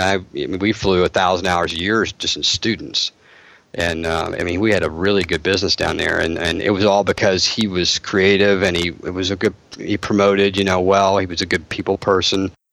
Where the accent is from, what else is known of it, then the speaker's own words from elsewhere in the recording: Oklahoma, United States; And I was really lucky to grow up under a guy who, and I grew up in Oklahoma, you'd have to know a little bit about my background